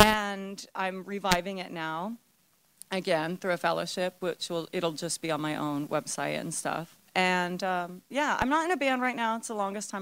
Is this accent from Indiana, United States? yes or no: no; Olympia, Washington, United States; And I'm from Olympia, Washington.